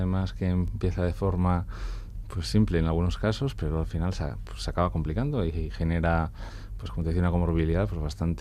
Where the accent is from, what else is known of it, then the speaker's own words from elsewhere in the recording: Bilbao, Basque Country, Spain; Además somos de Bilbao